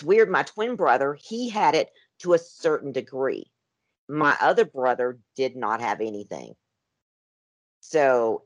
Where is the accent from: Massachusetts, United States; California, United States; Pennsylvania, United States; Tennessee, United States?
Tennessee, United States; I was raised in Tennessee.